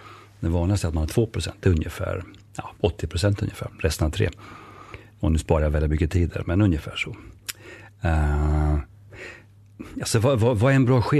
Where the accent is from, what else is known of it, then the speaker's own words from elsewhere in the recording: Norrland, Sweden; Kanske hörs på min dialekt att jag kommer norrifrån. När jag blev ivrig så brukade det komma igenom mer.